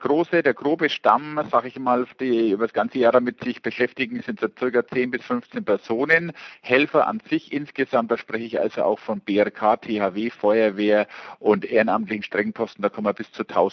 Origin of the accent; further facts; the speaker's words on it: Fürth, Bavaria, Germany; Ich komme aus Fürth